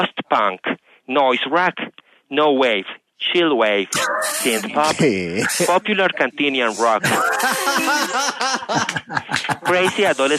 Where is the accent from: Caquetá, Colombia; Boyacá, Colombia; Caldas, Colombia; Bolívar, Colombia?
Caldas, Colombia; Manizales; born there; Siempre quise ser de Connecticut, pero nací en … Es decir, en la chimenea. Un barrio de acá de Manizales.